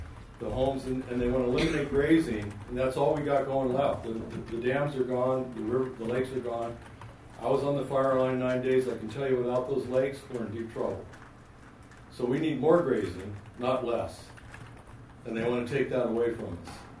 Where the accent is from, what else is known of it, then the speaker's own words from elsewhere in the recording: Hornbrook, California, United States; I'm from Hornbrook. I'm a rancher and an ecologist up there.